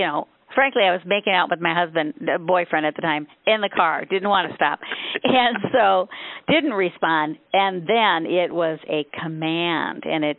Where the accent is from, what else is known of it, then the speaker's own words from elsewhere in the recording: Minnesota, United States; we're from Minnesota, and he loved his Minnesota Twins hat